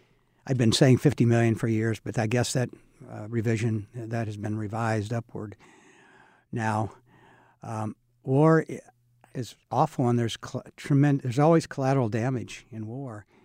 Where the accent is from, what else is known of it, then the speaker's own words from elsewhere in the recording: Mount Sterling, Illinois, United States; also born or lived in Urbana; I grew up in Mount Sterling, but I was born in Urbana.